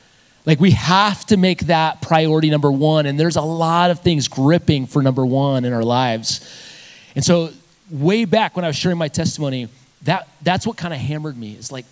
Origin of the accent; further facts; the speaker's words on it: Aztec, New Mexico, United States; So growing up in Aztec, New Mexico, all my life, again, I grew up in the same place, same house. Parents are still there.